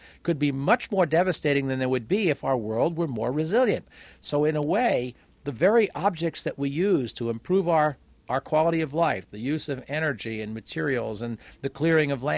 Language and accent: English; Long Island, New York, United States; And I grew up on Long Island, and the South Shore of Long Island is a wash, sandy beach, and the North Shore is rolling hills